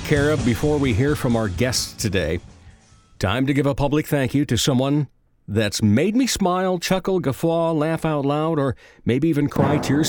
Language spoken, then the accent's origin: English; Rock Rapids, Iowa, United States; Well, I grew up in Rock Rapids, not too far from Sioux Falls, and, you know, small town.